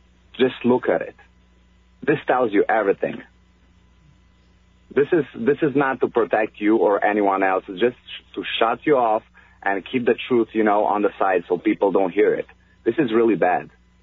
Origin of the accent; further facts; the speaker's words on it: Romania; now in Michigan, United States; I live in Michigan, and I'm originally from Romania.